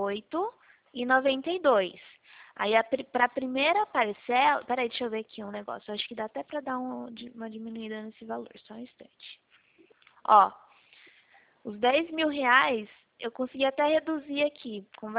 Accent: Sorocaba, São Paulo, Brazil; A gente é aqui do interior de São Paulo.

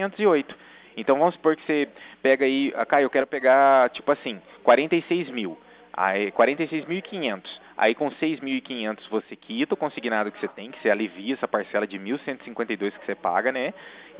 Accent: Cornélio Procópio, Paraná, Brazil; eu sou aqui de Cornélio Procópio, bem próximo a Assis.

